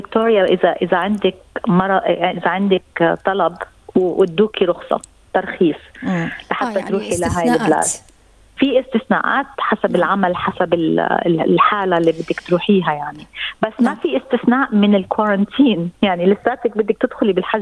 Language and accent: Arabic; Palestine; احنا اصلنا من فلسطين، فاحنا بتعودين على الحدود المغلقه